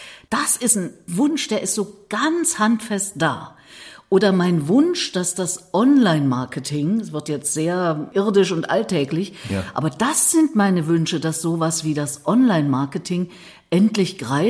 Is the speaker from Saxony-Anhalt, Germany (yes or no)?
no; Erfurt, Thuringia, Germany; hat die Silhouette meiner Heimatstadt